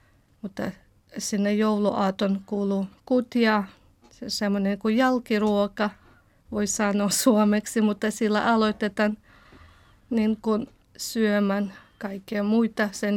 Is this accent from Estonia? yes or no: no; Western Ukraine, Ukraine; Ja Länsi-Ukrainassa, mistä itse olen kotoisin, siihen kuuluu ehkä enemmän lihaa ja pappuja